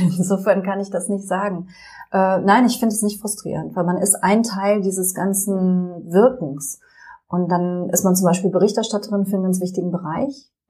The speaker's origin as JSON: {"language": "German", "town": "Cologne", "region": "North Rhine-Westphalia", "country": "Germany", "tie": "born or raised there", "said": "ich bin geboren und aufgewachsen in Köln, in einer politisch interessierten Familie, aber nicht parteipolitisch gebunden. Und also mein Vater war Journalist"}